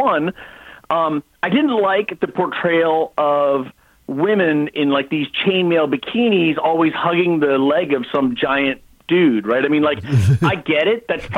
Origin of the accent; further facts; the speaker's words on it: Bangkok, Thailand; moved away; I you know, I'm Indian by background, but I grew up in Bangkok. Then we moved to Wisconsin, Madison.